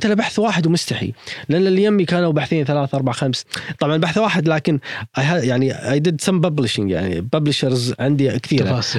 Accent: Kuwait; إيش معنى عندنا بالكويت؟ إيش قاعد يصير؟

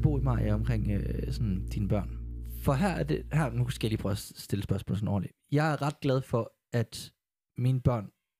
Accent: Horsens, Central Denmark Region, Denmark; Jeg er vokset op i parcelhus i Horsens, hvor alle sammen var ens.

